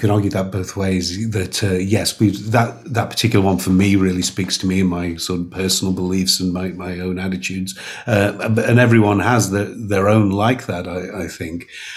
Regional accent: United Kingdom; now in United States; as a relatively recent immigrant to the US, as a Brit

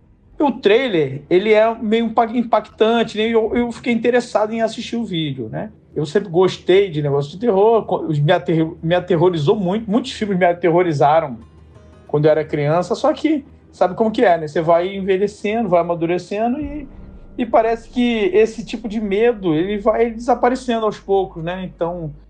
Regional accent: Rio de Janeiro, Brazil; Tenho 49 anos. Sou aqui do Rio de Janeiro, da Zona Oeste do Rio de Janeiro.

